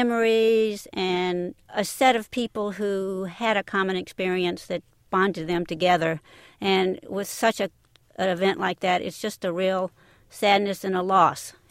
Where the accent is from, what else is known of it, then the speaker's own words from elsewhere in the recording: Columbus, Georgia, United States; Believe it or not, I grew up in Mayor Tomlinson's hometown of Columbus, Georgia.